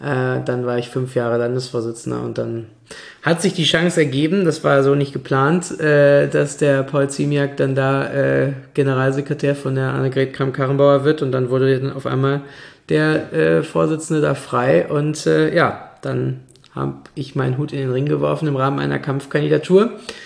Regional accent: Barsinghausen, Lower Saxony, Germany; also born or lived in Langenhagen; von daher bin ich in Langenhagen geboren. Zwar nur einige Tage hier gewesen und danach direkt wieder nach Barsinghausen.

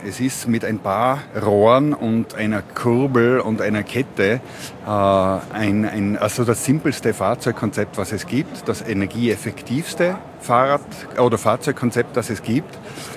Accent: Mayrhofen, Tyrol, Austria; born there; gebürtig aus Mayofen im Zillertal.

